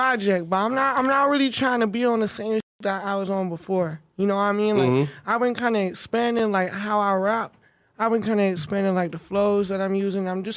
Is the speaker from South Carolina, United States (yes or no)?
yes; South Carolina, United States; I'm like the very tippy top of South Carolina. I'm only like 20 minutes from Charlotte.